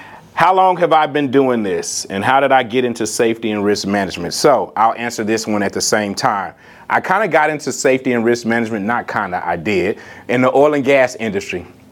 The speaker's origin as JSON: {"language": "English", "region": "Texas", "country": "United States", "also_born_or_lived": "Oklahoma City", "said": "I am originally from East Texas, but I just moved back there from Oklahoma City. I was up here for about 12 years."}